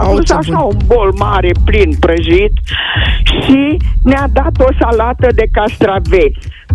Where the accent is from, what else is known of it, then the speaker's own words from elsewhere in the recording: Panciu, Vrancea County, Romania; eu special sunt de la Panciu, sunt moldoveancă